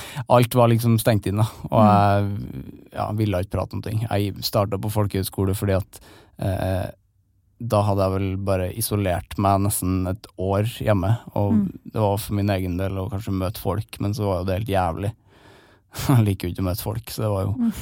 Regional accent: Trøndelag, Norway; Der, men jeg tror uansett hvor du kommer fra. Men i Trøndelag er det nærmest tabu fremdeles.

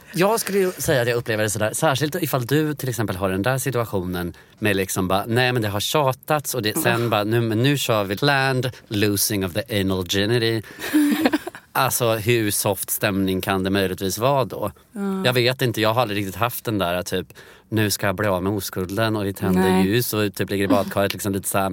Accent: Blekinge, Sweden; also born or lived in Stockholm; Jag är 33. Jag föddes i Stockholm och sen så hade jag 10 år uppväxt i Blekinge.

